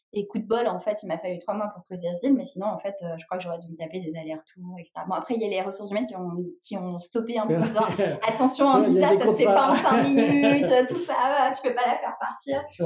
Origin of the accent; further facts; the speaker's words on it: France; accent: French; je viens de débarquer avec mon petit accent français